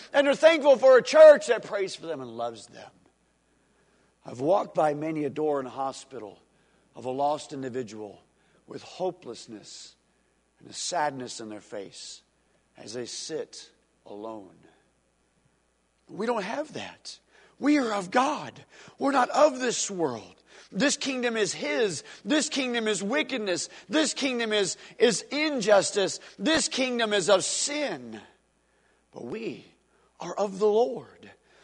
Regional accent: United States; because I'm American.

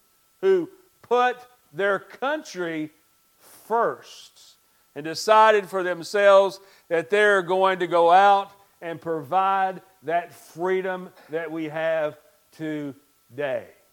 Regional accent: United States; I'm also proud today to be an American, aren't you? I am also proud in being an American, aren't you?

